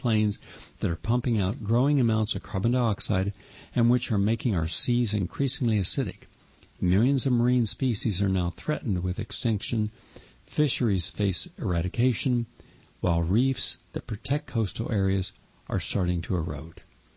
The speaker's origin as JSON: {"language": "English", "region": "West Virginia", "country": "United States", "tie": "born or raised there", "said": "West Virginia is an interesting state, especially where I grew up in the Ohio Valley, because you don't really see open space."}